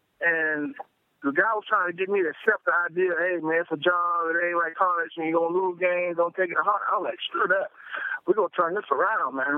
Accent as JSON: {"language": "English", "town": "Miami", "region": "Florida", "country": "United States", "tie": "born or raised there", "said": "I was fortunate enough to play the Super Bowl in my hometown down here in Miami in my second year."}